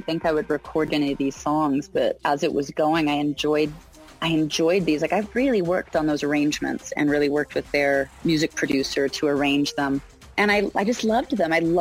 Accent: Alaska, United States; You know, I'm from Alaska, so hair and makeup were always the most difficult part of my job.

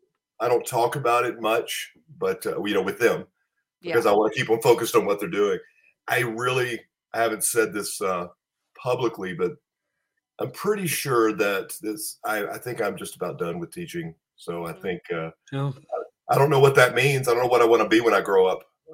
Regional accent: Pine Bluff, Arkansas, United States; I grew up in Pine Bluff, Arkansas.

